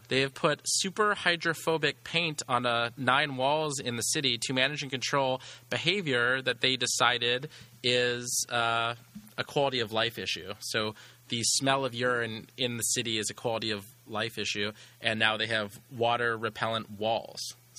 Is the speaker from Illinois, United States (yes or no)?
no; San Clemente, California, United States; And then I was … because I grew up in San Clemente, wakeboarder kid, 16, when I was 6.